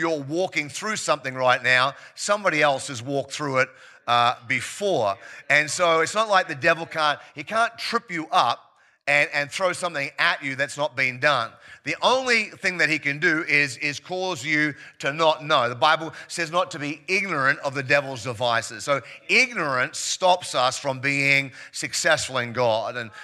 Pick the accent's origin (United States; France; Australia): Australia; Preston, Victoria; I grew up in East Preston, did last year of primary school and the first 4 years of high school here. I went to Preston East High School for a season.